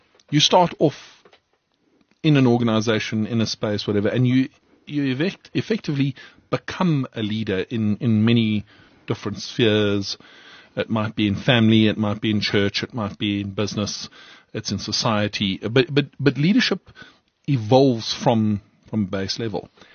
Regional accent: South Africa; So as a South African CA, I'm standing up and I'm saying

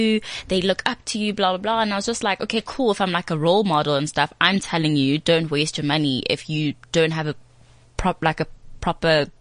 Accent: Soweto, Gauteng, South Africa; because I'm from Soweto.

